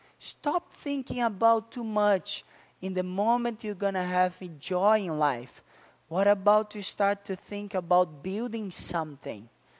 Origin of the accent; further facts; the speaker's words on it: Brazil; moved away; And I came from Brazil. I am an immigrant. I am the second batch of immigrants, if I could call that.